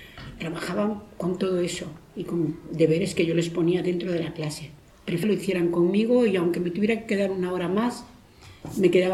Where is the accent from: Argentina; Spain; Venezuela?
Spain; Castile and León; born there; Nací en un pueblecito de la comarca del Bierzo, en la provincia de León. Un pueblecito pequeño, pero muy bonito y acogedor, muy pintoresco, con paisajes preciosos.